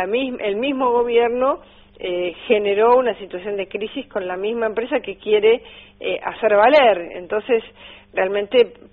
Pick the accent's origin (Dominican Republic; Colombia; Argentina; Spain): Argentina; como argentina, me dolió mucho estas dos cosas